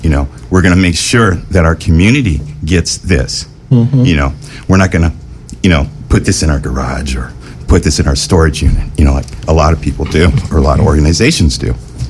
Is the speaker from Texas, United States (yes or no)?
no; Compton, California, United States; because I grew up in Compton